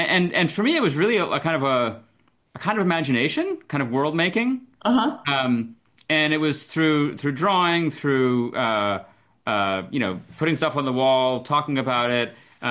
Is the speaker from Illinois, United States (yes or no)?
yes; Chicago, Illinois, United States; also born or lived in Houston / Boston; So I grew up in Chicago, went to school in Houston, then I was in Boston for grad school.